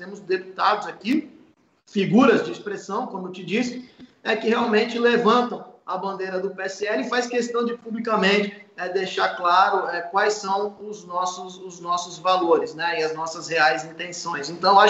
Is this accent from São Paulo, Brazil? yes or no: yes; São Paulo, Brazil; Eu, enquanto paulista, né, eu reconheço, fui governado, né, sou cidadão, fui governado pelo Geraldo